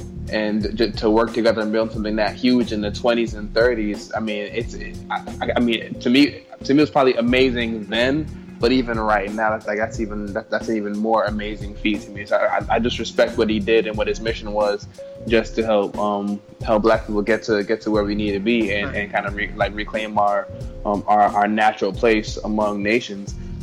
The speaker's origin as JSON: {"language": "English", "country": "Jamaica", "tie": "born or raised there", "said": "we learned about him as kids growing up in Jamaica"}